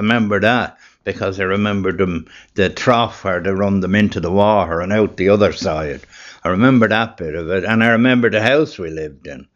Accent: Lucan, County Dublin, Ireland; I was born in Finstown House in Lucan, which is now a hotel, in 1931. My father and mother had moved up from Wexford.

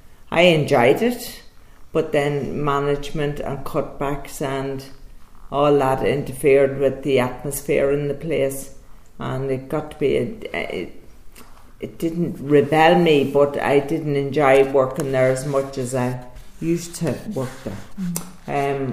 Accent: Monaghan, Ulster, Ireland; also born or lived in Portadown, United Kingdom; I was born in Portadown, and I was brought up in Monaghan. My mother was from Armagh, my father was from Monaghan.

